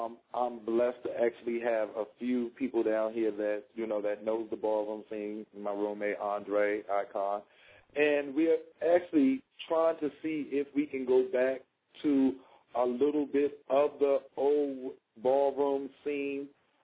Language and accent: English; New Jersey, United States; And me, I was blessed coming from Jersey.